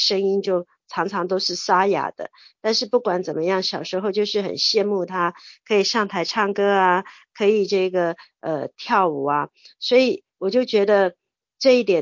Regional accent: Taiwan; 所以从小他就在那个我们台湾人

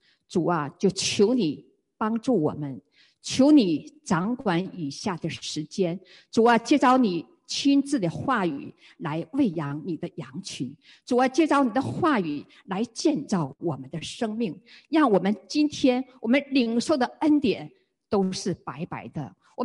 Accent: Shenyang, Liaoning, China; 我们在今年年初我们就结识了，我们都是沈阳人

